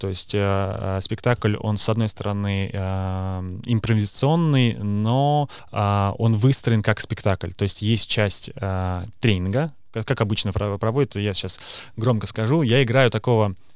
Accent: Saint Petersburg, Russia; moved away as an adult; also born or lived in Estonia; Сам я из Санкт-Петербурга, я закончил Академию театрального искусства.

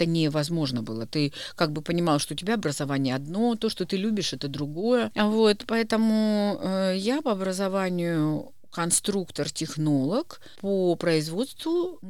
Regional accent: Saint Petersburg, Russia; now in Tallinn, Estonia; я помню, когда я приехала в Таллин, я, конечно, очень хотела учиться этому. Я из Ленинграда. Тогда еще из Ленинграда.

